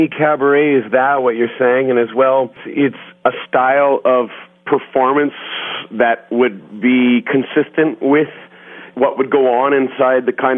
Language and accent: English; Canada; as a Canadian rock and roll guy